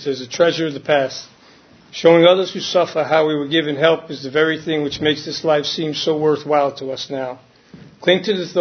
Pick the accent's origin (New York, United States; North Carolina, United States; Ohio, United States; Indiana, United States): New York, United States; Brooklyn; But I grew up in Brooklyn, New York. 57 years ago.